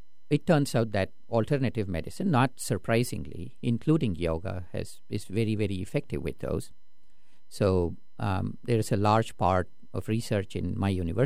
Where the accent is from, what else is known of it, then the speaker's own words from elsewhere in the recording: Bangalore, Karnataka, India; moved away as an adult; I grew up in India, and right when I was about to finish college was when the city that I grew up in, it's called Bangalore